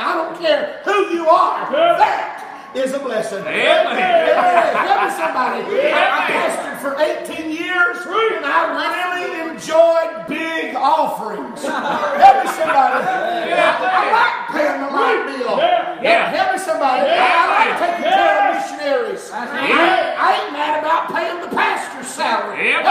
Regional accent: Weedale, Alabama, United States; I preached at a preacher's fellowship the other day back in my hometown, Weedale, Alabama.

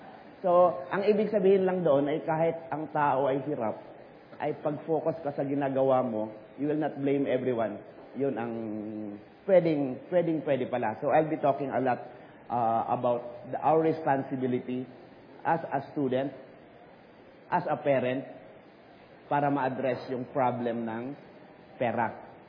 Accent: Mindanao, Philippines; Ganon kahirap noon kasi I'm from Mindanao. We are 8 children.

